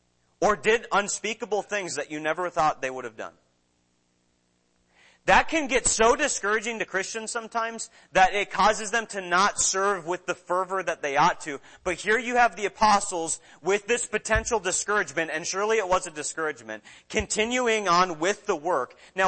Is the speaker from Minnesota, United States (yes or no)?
yes; Minnesota, United States; Growing up in Minnesota, one of the most popular sports there is hockey.